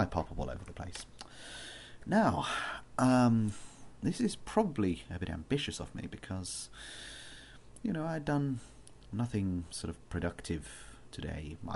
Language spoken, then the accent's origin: English; Nottingham, East Midlands, United Kingdom; I come from Nottingham, right in the Midlands, which, for anyone English listening to this, will know isn't exactly the most salubrious of areas.